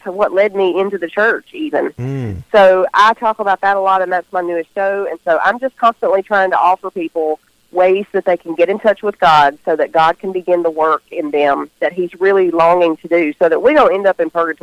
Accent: the South, United States; I am I'm a Southern girl, if you can't tell already. I'm from the South.

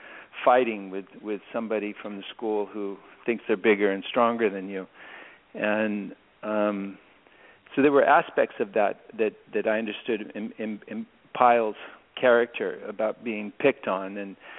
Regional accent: Loma Linda, California, United States; born there; also born or lived in Imperial Beach, California / Utah; I was born in California in Loma Linda, and we moved to Imperial Beach, California, and then we moved to Utah.

